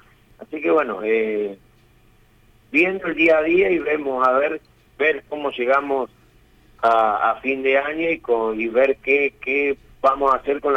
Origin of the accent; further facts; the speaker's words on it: Argentina; Totalmente, lamentablemente es lo que nos pasa en la Argentina con diferentes gobiernos que van saliendo